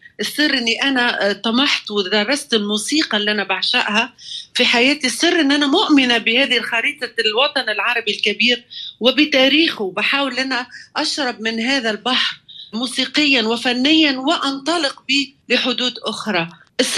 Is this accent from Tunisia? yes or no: yes; Tunisia; ما فيش شك أني أنا بنت تونس، تونس المنفتحة لكل الثقافات. أنا وأنا طفلة كنت بغني كل اللغات وأنا لا أفهم